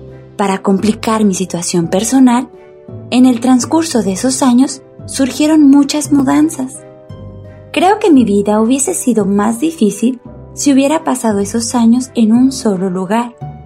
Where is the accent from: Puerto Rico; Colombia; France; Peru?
Puerto Rico; Aibonito; En mi pueblo de Ay Bonito siempre hacía una brisa muy tibia, pero nunca fría. En Ay Bonito, la altura es un poco más que en el resto de la isla